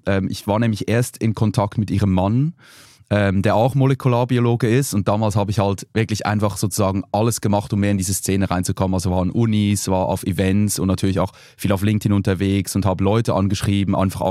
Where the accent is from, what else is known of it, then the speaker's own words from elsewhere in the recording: Switzerland; als Schweizer und Käseliebhaber